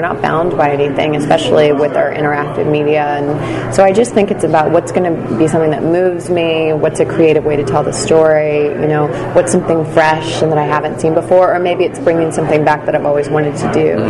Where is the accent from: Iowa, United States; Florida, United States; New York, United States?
Florida, United States; Pensacola; No, I'm from Pensacola, Florida.